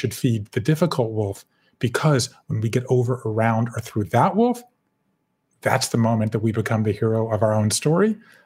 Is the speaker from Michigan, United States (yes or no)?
no; Savannah, Georgia, United States; moved away as an adult; I grew up in Savannah, Georgia. I left there. I went to Yale. I left there. I went to Japan.